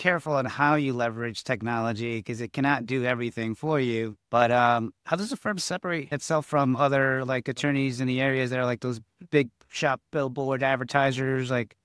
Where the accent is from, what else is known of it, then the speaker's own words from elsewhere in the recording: New York City, New York, United States; as a New Yorker from Midtown and Hell's Kitchen, that's where I grew up, born and raised.